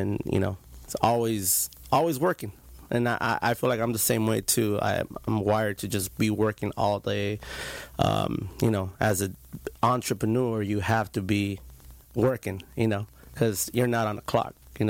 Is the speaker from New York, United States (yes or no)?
no; Santa Ana, California, United States; Grew up, born and raised in Santa Ana. Went to school throughout my years, Santa Ana School District, Roosevelt, Villa, and then graduated from Century as a Centurion.